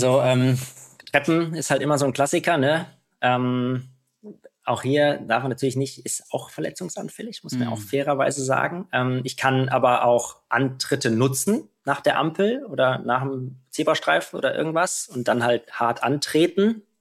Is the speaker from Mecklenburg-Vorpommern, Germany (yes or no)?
no; North Rhine-Westphalia, Germany; Also es war wirklich plattes Land. Da, ich weiß nicht, wer es kennt, Richtung Erftstadt, Düren, die Ecke. Da ist noch nicht Voreifel, das ist offiziell Voreifel, da ist aber kein Hügel und nix.